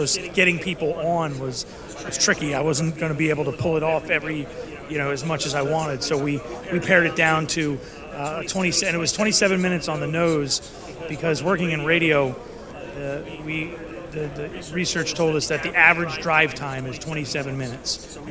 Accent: Baltimore, Maryland, United States; I worked on radio and television and was fairly well known in my hometown of Baltimore for a long time, from 1993 until 2012.

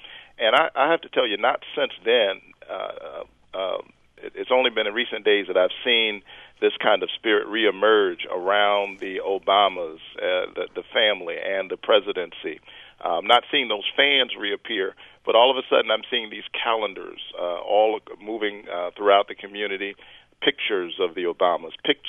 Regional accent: the South, United States; growing up in the South

